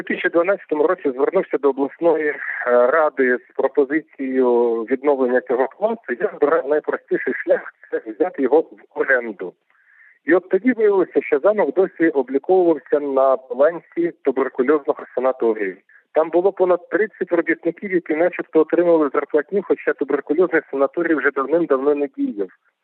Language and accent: Ukrainian; Kharkiv, Kharkiv Oblast, Ukraine; Оскільки я сам харків'янин, у мене харківський регіон мій рідний